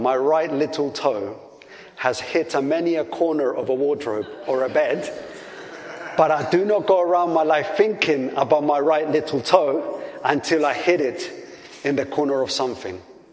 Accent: Colombia; now in United Kingdom; And I'm from Colombia, and I come to the UK.

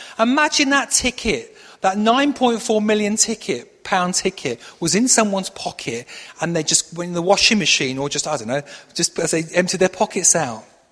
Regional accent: Yorkshire and the Humber, United Kingdom; born there; I was born near Doncaster, so it's okay.

